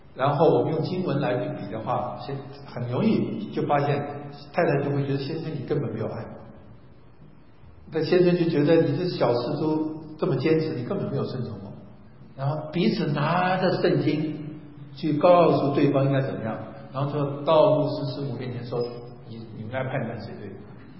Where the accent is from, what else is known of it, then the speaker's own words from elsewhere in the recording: Taiwan; also born or lived in China; 我是在国内出生，去台湾长大